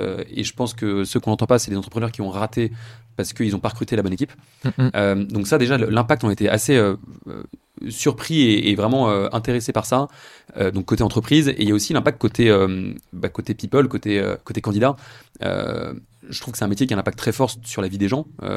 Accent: Paris, Île-de-France, France; Je suis parisien. Et donc, né à Paris et je vis à Paris.

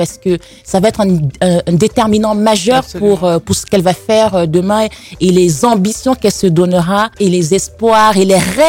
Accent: Cameroon; Je suis née au Cameroun il y a quelques années déjà. J'y ai grandi, j'ai fait toutes mes études primaires, secondaires.

